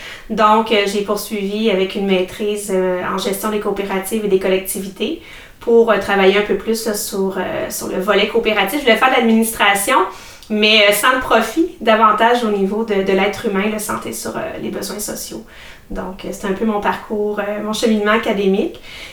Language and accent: French; L'Assomption, Quebec, Canada; je suis native de l'Assomption. J'ai toujours été impliquée dans ma région. J'ai grandi avec un frère un peu plus jeune que moi, avec 2 parents qui sont toujours ensemble aujourd'hui. J'ai fait mes études à l'Assomption, au collège de l'Assomption.